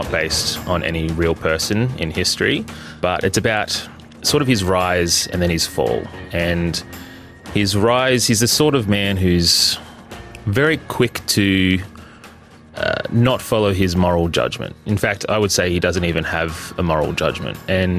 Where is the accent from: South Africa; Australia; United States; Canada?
Australia; Brisbane, Queensland; I'm from Brisbane.